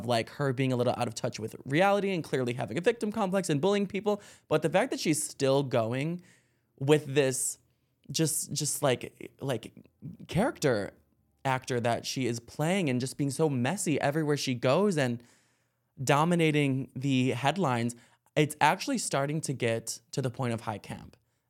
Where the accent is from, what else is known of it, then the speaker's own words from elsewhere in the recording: Ireland; Like I said, we're both Irish lads